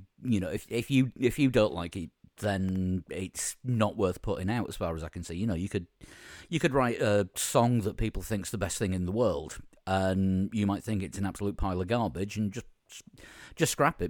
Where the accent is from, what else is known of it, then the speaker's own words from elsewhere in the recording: Yorkshire and the Humber, United Kingdom; I mean, I'm from Yorkshire as well